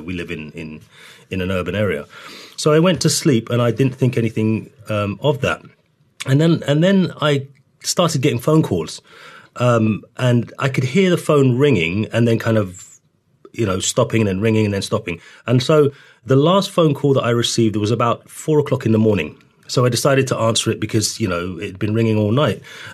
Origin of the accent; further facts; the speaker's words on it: North Kensington, London, United Kingdom; So I've lived in North Kensington all of my life. I was born in Harrow Road, but lived on Ladbroke Grove. So straight from the hospital to Ladbroke Grove. And I've lived here forever